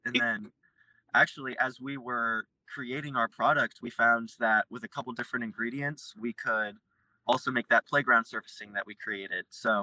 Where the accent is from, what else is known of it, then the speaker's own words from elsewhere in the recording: Lafayette, Indiana, United States; So I grew up in Lafayette, Indiana, so not too far from home.